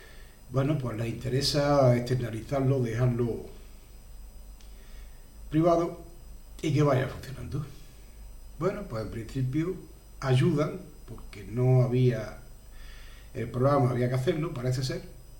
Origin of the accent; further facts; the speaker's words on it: Andalusia, Spain; Pero en Andalucía, como andaluz que soy